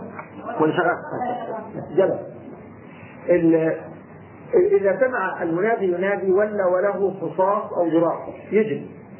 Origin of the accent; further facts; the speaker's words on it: Egypt; جماعتنا المصريين قدرنا احنا مصريين